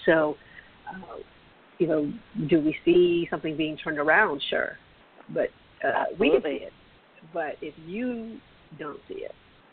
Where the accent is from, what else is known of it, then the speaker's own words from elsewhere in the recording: South Carolina, United States; now in Georgia, United States; I live in Georgia. I grew up in South Carolina.